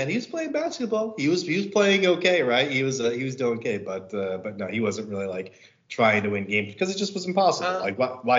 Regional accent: Chicago, Illinois, United States; I remember actually watching him in high school because obviously I grew up in the Chicago area.

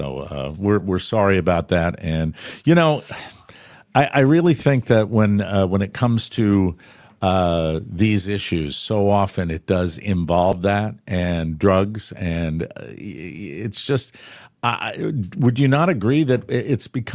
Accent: United States; because I'm an American and I'm curious

